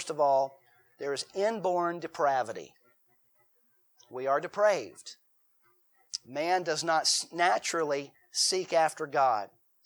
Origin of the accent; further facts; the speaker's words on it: United States; born there; Well, no, that was before I was born. I was born in the United States.